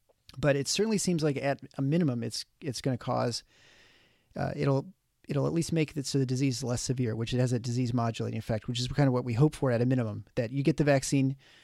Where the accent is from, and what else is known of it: Canada